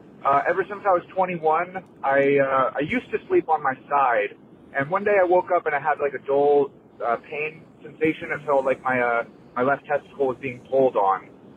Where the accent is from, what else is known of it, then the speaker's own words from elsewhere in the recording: California, United States; I'm from California.